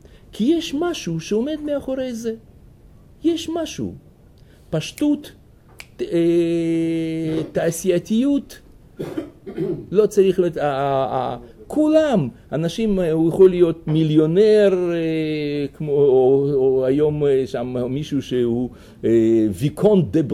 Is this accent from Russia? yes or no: yes; Russia; moved away; אתם יודעים שכשאני גדלתי ברוסיה, אז שם היה אסור לשתות